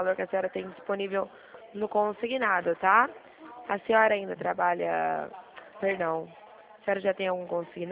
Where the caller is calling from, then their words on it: São Paulo, Brazil; Eu sou aqui do estado de São Paulo